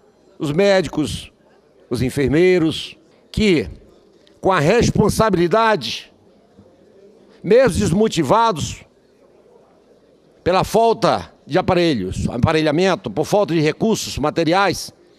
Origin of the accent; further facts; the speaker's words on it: Normandia, Roraima, Brazil; born there; do município onde eu nasci, Normandia.